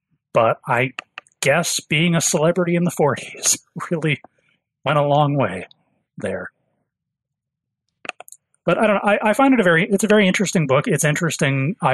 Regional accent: Canada; because I'm a Canadian.

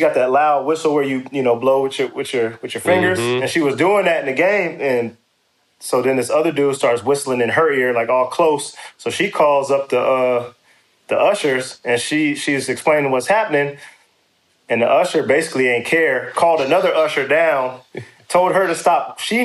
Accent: Dallas, Texas, United States; I always like to play Dallas, and I always like to play at home because, you know, I'm from Dallas.

